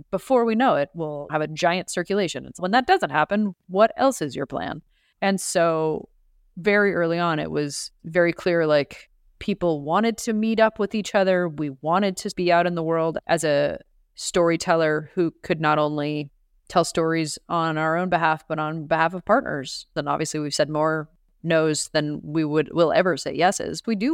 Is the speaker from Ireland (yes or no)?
no; Canada; now in United States; A lot of times I think about growing up in Canada and then moving to the States, and had certain things gone differently, Racket could be like a Canadian Arts Council funded art project